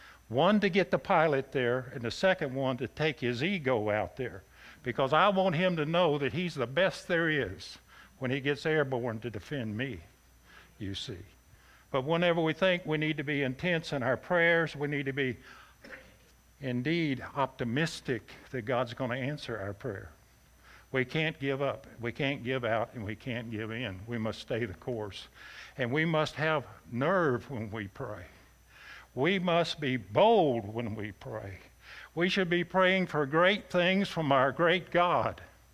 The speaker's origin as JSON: {"language": "English", "region": "Texas", "country": "United States", "tie": "born or raised there", "said": "I was raised in Texas, you know."}